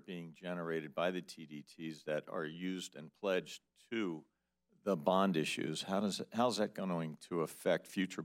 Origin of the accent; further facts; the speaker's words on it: Florida, United States; I'm from Palm Beach County.